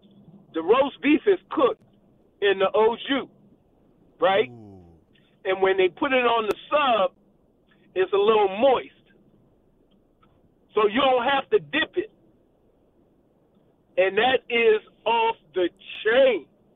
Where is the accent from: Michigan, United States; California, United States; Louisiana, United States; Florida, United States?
Louisiana, United States; New Orleans; You go to New Orleans, my hometown, and they overstuff it, and you complain.